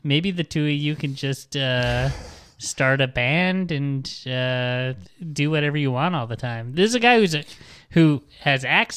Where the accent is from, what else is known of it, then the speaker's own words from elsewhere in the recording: United States; But as an American here, there's, like... I don't know anybody here.